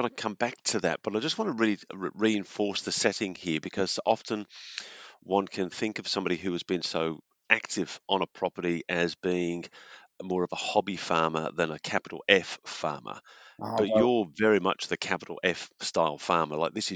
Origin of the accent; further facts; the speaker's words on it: England, United Kingdom; now in Australia; I'm originally from England and used to smaller paddocks, I suppose, when I was a kid growing up.